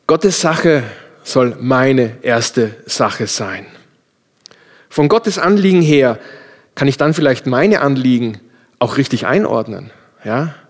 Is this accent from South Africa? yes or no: no; Austria; Und wir haben bei uns in Österreich so einen netten Ausdruck